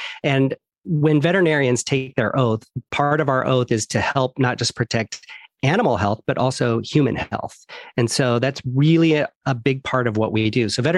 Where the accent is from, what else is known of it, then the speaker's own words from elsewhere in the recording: Iowa, United States; also born or lived in New York / Florida; So I grew up in Iowa. I graduated from Iowa State University, go Cyclones.